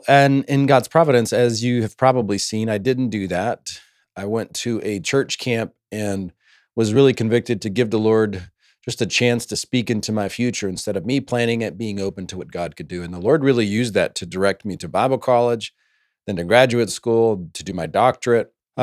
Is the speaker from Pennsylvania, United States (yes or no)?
no; Savannah, Georgia, United States; I grew up in Savannah, Georgia. Jimmy and Todd give me a hard time about that, but it's true nonetheless.